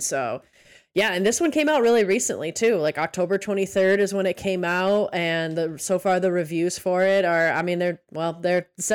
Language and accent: English; Midwest, United States; I am from the Midwest. Don't come at me.